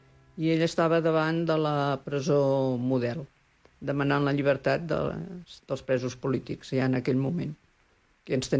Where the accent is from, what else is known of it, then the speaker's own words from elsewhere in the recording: Constantí, Catalonia, Spain; born there; now in Sant Quirze del Vallès, Spain; Vaig néixer a Constantí, però ja porto anys vivint a Sant Quirze del Vallès.